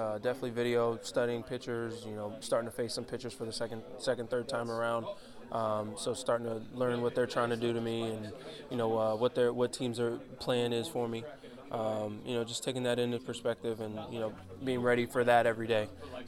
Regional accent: Miami, Florida, United States; So, you know, getting to play for my hometown team in front of my hometown fans and family and friends and everything is literally a dream come true for me.

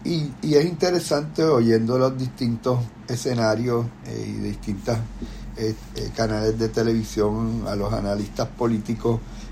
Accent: Puerto Rico; Y uno como latino, uno como minoría, que somos los puertorriqueños

